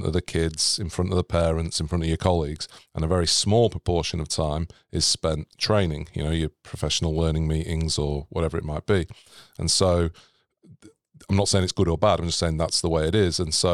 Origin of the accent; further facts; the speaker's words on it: Manchester, North West England, United Kingdom; moved away as an adult; now in Australia; So born and bred in Manchester, qualified as a high school PE teacher there, taught there for a while in a really large inner city school. Then I moved to Australia